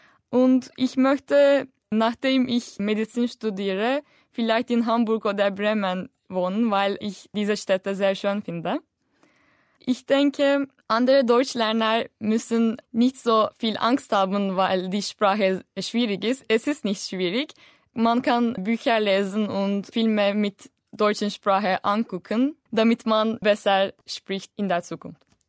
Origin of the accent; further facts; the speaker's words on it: Istanbul, Turkey; German is a second language; Ich komme aus der Türkei, aus Istanbul. Ich bin 1997 geboren. Ich lerne Deutsch, weil ich in Deutschland Medizin studieren möchte. Mein erster Tag in Deutschland war, als ich 8 Jahre alt war.